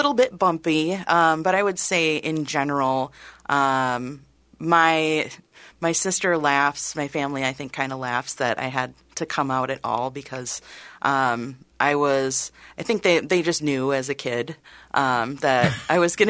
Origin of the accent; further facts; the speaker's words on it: White Bear Lake, Minnesota, United States; Well, I am a Minnesotan, born and raised. I think I can confidently say, yes, I'm the only person in my family that's a true Minnesotan from birth. My family, my parents moved from Wisconsin to White Bear Lake, where I represent now